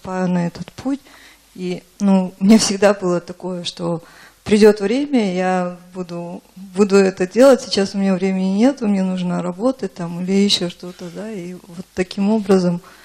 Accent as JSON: {"language": "Russian", "country": "Kazakhstan", "said": "из Казахстана."}